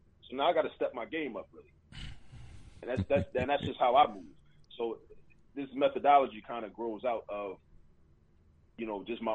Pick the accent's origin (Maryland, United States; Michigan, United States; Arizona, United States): Maryland, United States; Baltimore; I never knew that he was from Baltimore. And I grew up in Baltimore.